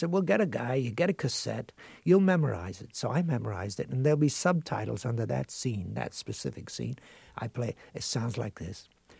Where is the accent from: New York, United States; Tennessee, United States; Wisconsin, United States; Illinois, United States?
New York, United States; Brooklyn; Here I was from Brooklyn.